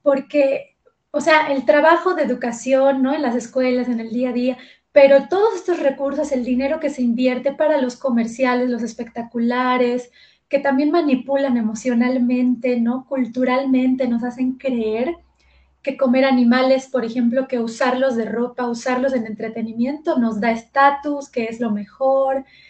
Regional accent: Yucatán, Mexico; yo soy de Yucatán y ahí el Día de Muertos se llama Hanal Pishán

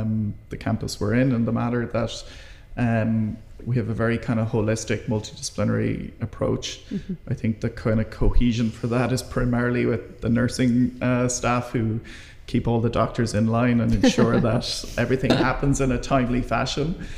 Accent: Ireland; by nature of an Irish population, we are Irish women are more likely to have a kind of skin reaction.

